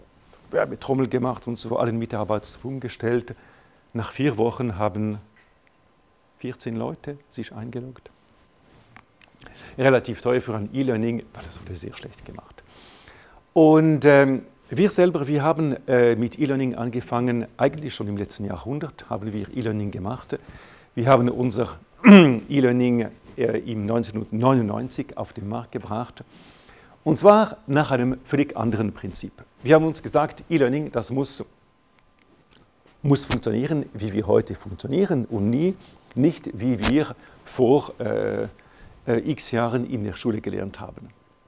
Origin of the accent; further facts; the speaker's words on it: Romandy, Switzerland; Ich komme aus dem Welschland